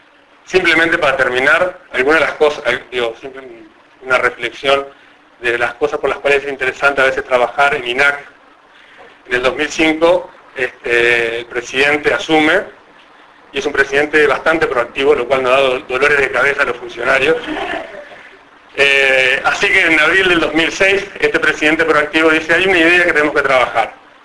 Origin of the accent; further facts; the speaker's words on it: Uruguay; lo único que podemos decir que lo hacemos 100% en todo el territorio somos los uruguayos.